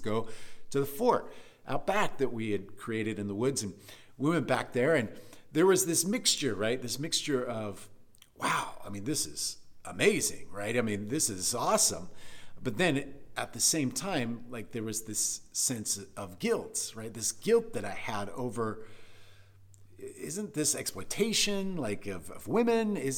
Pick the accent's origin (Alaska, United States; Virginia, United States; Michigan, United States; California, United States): Alaska, United States; Anchorage; I was with one of my playmates from the neighborhood I grew up in Anchorage, Alaska. I was 7 years old.